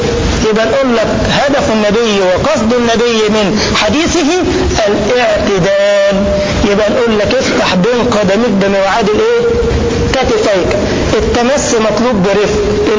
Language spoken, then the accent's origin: Arabic; Egypt; وأذكر أني في بلدنا مصر كان عندي أسبوع دعوة في مسجد من المساجد محاضرة